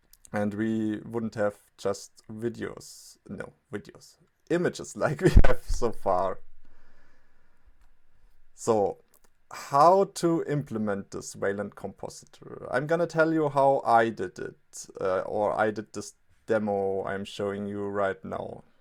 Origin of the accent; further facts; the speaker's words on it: Germany; I'm from Germany.